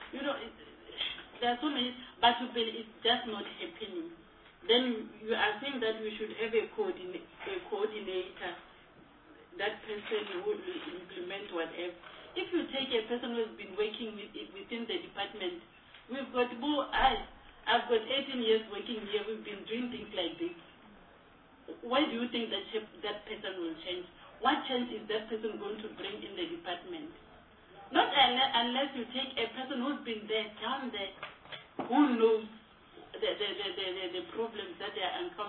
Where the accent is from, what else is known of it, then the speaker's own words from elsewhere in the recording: Hamujaji, Limpopo, South Africa; But I'm from Limpopo, Hamujaji, a deep rural area.